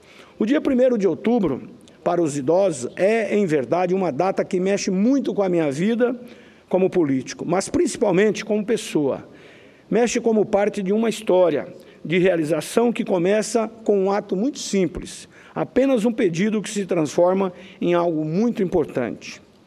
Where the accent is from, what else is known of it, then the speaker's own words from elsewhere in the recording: Rondonópolis, Mato Grosso, Brazil; Saí lá da minha cidade, da região sul de Rondonópolis, para percorrer todo o estado, porque eu queria entender de perto as diversidades do meu estado do Mato Grosso